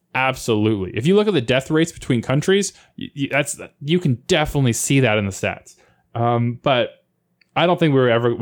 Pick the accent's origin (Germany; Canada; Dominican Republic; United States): Canada; I'm quite proud of my home country of Canada